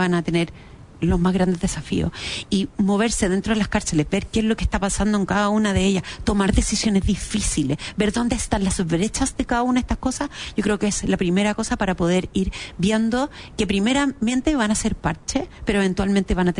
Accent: Chile; Entonces el temor que tenemos nos ha hecho perder muchas libertades a nosotros como chilenos.

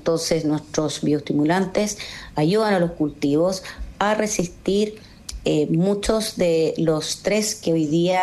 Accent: Chile; y que nosotros como chilenos no nos damos cuenta que tenemos en nuestro país el alga más poderosa del mundo

